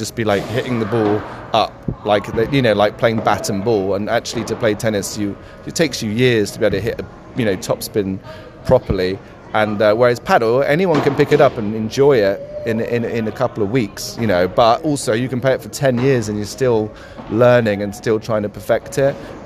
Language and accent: English; East of England, United Kingdom; I grew up just outside London, just by Stansted Airport, if anyone's flown in that way. It's about 30 miles from here.